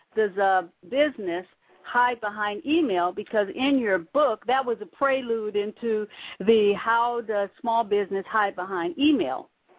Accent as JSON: {"language": "English", "town": "Gary", "region": "Indiana", "country": "United States", "said": "Gary, Indiana."}